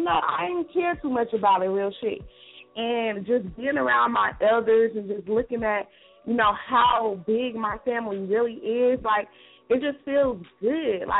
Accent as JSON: {"language": "English", "town": "Gary", "region": "Indiana", "country": "United States", "lives_now": "San Francisco Bay Area, United States", "said": "Well, I'll stay in the Bay Area, but I'm from Gary, Indiana."}